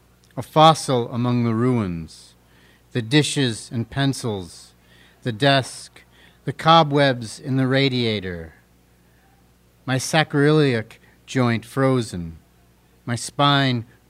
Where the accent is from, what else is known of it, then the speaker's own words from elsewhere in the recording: Dunkirk, New York, United States; it is a weird attempt at the history of my hometown, Dunkirk, New York.